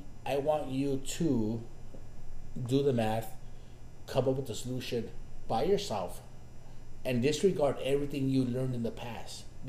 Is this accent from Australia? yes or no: no; Mexico; You and I, we're Mexican, and we come from Mexican upbringing.